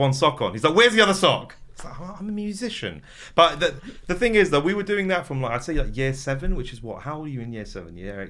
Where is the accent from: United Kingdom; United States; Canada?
United Kingdom; I'm British, but I'm not really British. I'm Pakistani, but I'm not really Pakistani. I'm like Muslim, but am I really Muslim?